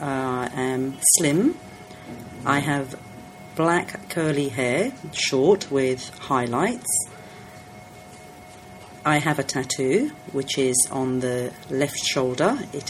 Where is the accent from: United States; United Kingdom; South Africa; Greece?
United Kingdom; London; accent: London; My accent is typical London because I was born and I grew up in London.